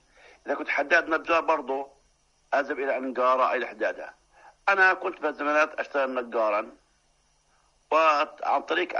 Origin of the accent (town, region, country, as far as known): Jordan